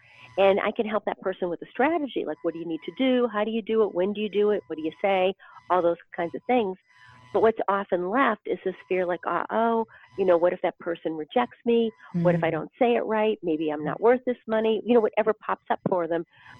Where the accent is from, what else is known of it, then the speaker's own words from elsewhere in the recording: Boston, Massachusetts, United States; growing up in Boston, living here in Boston, we have ice cream parlors on pretty much every street corner.